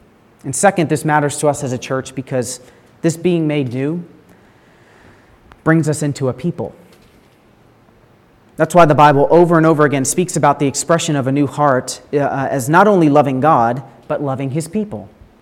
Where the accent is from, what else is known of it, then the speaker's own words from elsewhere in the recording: Virginia, United States; I'm from Virginia.